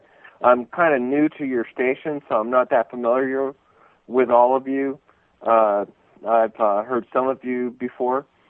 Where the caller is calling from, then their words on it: Arizona, United States; I'm calling from Arizona.